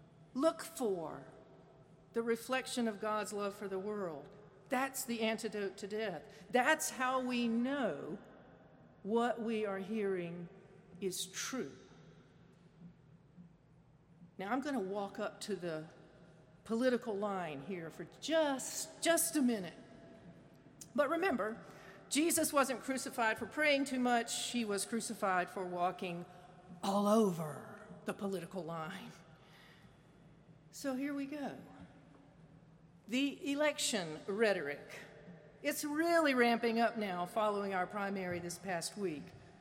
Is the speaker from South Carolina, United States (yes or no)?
yes; South Carolina, United States; moved away as an adult; now in North Carolina, United States; So I was raised in South Carolina. Up until my mid-30s, I thought the Civil War was about states' rights.